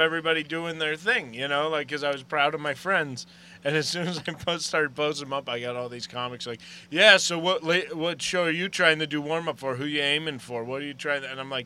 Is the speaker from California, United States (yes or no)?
no; Pittsburgh, Pennsylvania, United States; oh, where are you from, man? I'm from Pittsburgh.